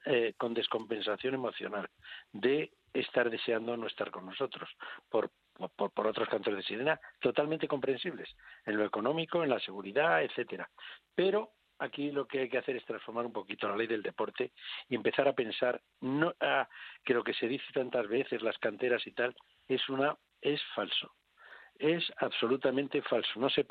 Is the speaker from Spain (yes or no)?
yes; Spain; Yo soy un español rarito porque empiezo a ver el fútbol a los 5 minutos me aburro.